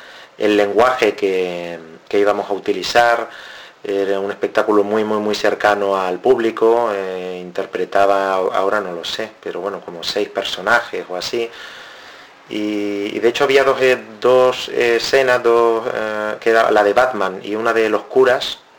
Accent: Las Palmas, Canary Islands, Spain; yo soy de Gran Canaria, de Las Palmas.

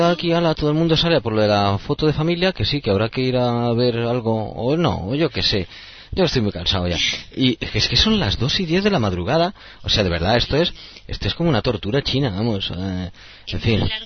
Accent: Spain; No, son españoles, somos españoles, somos una raza noble, conquistadora, y somos así.

